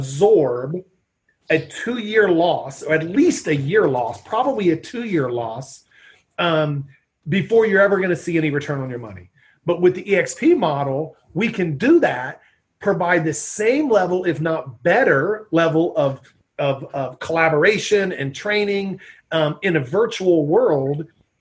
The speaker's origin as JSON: {"language": "English", "region": "Indiana", "country": "United States", "said": "I'm from Indiana, right? My nephew is back in Indiana, killing it right now."}